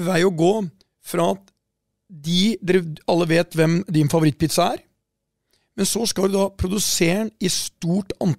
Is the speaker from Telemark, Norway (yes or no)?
yes; Porsgrunn, Telemark, Norway; jeg kom fra Porsgrunn